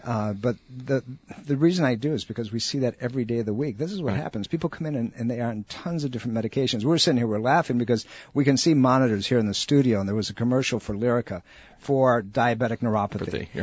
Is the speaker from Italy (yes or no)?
yes; Sicily, Italy; now in United States